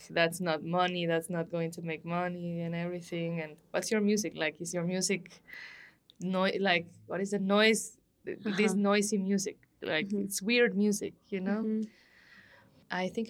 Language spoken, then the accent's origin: English; Guatemala City, Guatemala Department, Guatemala; I'm from Guatemala City as well.